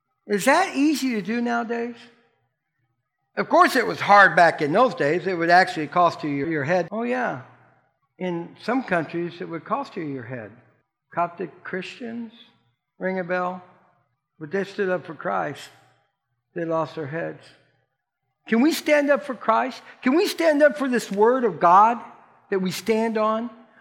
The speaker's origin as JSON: {"language": "English", "region": "Florida", "country": "United States", "said": "I said, really, judge, I didn't know what it was. I'm from Florida. I don't know about this stuff."}